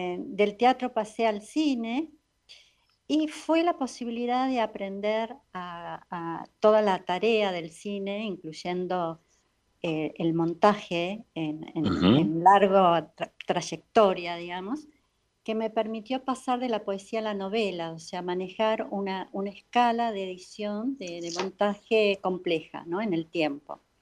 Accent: Argentina; born there; moved away; also born or lived in Paraguay / Peru / Colombia / Ecuador; Nací en la Argentina, pero crecí como mujer afuera en Latinoamérica.

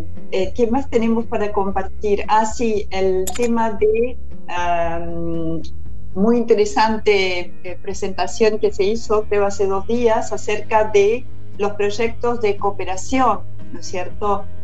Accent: Argentina; Nosotros en Argentina somos muy españoles, ¿no?

